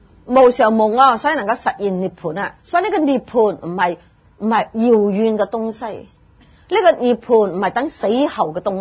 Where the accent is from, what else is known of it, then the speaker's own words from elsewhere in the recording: China; 所以日本人呢即是的心都是凶過我們中國人的，要說起上來凶狠過我們中國人的